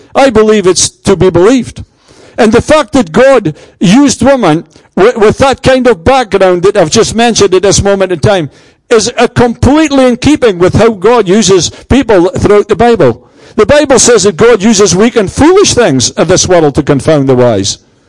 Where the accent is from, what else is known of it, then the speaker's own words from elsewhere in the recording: Scotland, United Kingdom; I grew up in the Church of Scotland and went to Sunday school, went to church most Sundays, went to the Boys' Brigade and things like that.